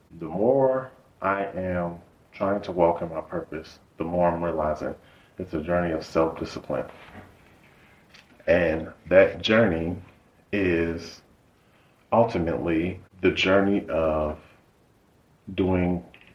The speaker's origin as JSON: {"language": "English", "region": "Indiana", "country": "United States", "said": "And he found a restaurant in Hobart, because I'm from Indiana, that had lamb chops"}